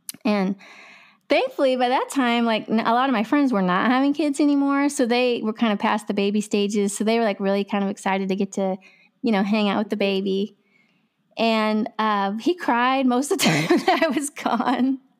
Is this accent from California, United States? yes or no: no; Missouri, United States; It was just like I grew up in Missouri, in the middle of Missouri in the 1980s